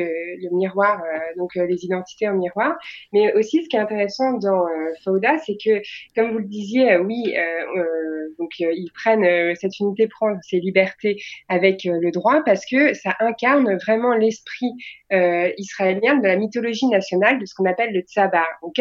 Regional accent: France; puisqu'on est des Français

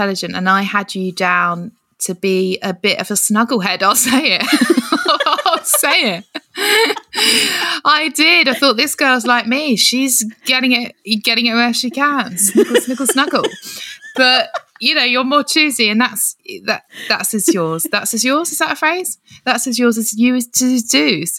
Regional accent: South East England, United Kingdom; I'm from Kent. Do you know it?

